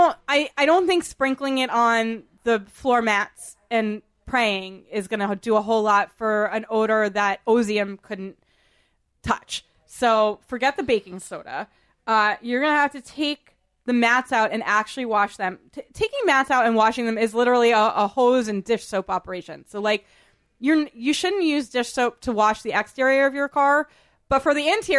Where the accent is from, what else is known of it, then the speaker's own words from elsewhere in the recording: Boston, Massachusetts, United States; I always say, you know, I grew up in Boston.